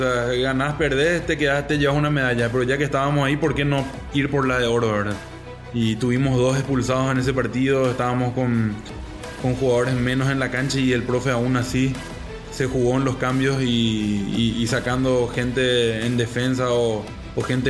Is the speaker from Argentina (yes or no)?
no; Paraguay; Cuando salimos de Asunción, ese 1 de agosto, el famoso 1A, ¿verdad? Que tanto se recuerda en nuestro país del 2004.